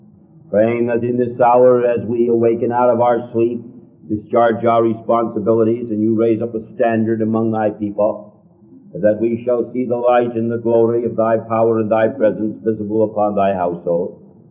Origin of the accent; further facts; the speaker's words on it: United States; We may be very happy and very proud of the fact that we are an American, that we're a part of a great nation in God's kingdom